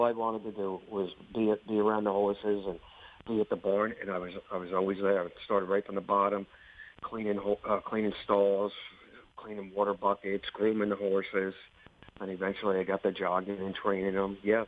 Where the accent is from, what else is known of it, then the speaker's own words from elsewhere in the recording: Monticello, New York, United States; now in New Jersey, United States; Yes. I reside in Jersey now, but I'm actually from Monticello, New York. I was born there. I graduated high school there. I started racing there.